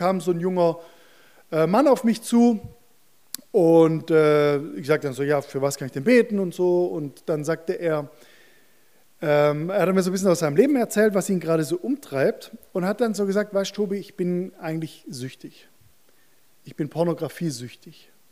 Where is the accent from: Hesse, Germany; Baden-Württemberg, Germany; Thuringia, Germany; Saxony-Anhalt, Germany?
Baden-Württemberg, Germany; Stuttgart; Ah, da sind wir Stuttgarter richtig stolz drauf.